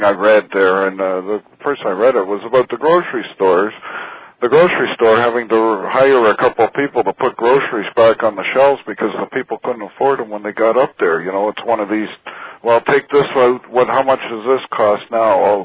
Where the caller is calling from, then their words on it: Toronto, Ontario, Canada; Toronto, Ontario, Canada.